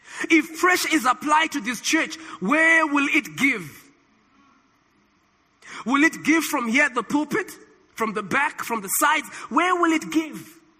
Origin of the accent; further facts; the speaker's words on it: South Africa; So in other words, I am Christian first before I'm South African.